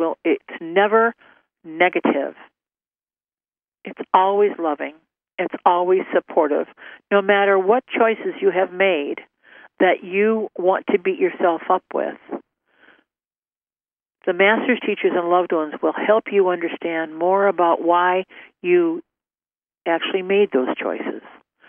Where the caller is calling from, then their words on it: Ohio, United States; I'm calling from Ohio